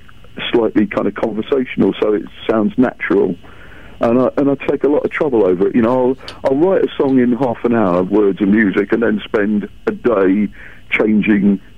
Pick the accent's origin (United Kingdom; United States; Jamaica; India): United Kingdom; England; I always sing in an English accent. It always has to be about England, because I'm English